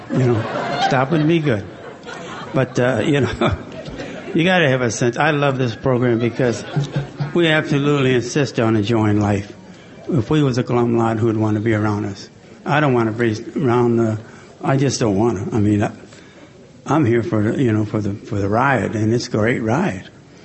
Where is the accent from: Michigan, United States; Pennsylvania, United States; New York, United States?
Michigan, United States; Rochester Hills; And I'm from Rochester Hills, Michigan, and Shelby Township, Michigan.